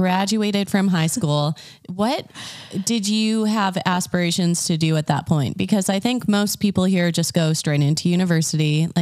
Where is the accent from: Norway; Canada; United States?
Canada; Montreal, Quebec; I'm from Montreal.